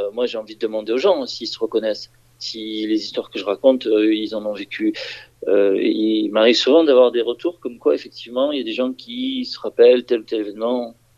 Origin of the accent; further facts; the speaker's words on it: Marseille, Provence-Alpes-Côte d'Azur, France; born there; mon père est d'origine arménienne, ma mère est d'origine espagnole. Je suis né à Marseille